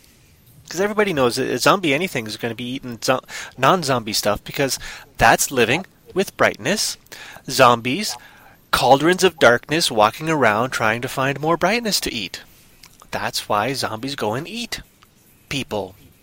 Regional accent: Canada; Because, you know, me being Canadian and all, normally I'm polite.

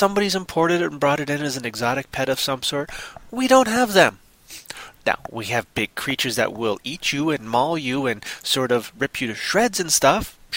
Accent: Canada; I'm a Canadian, eh?

